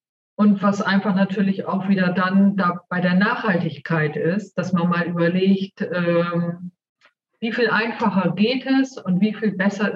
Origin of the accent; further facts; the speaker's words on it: Northern Germany, Germany; Also ganz klar, ich komme aus Norddeutschland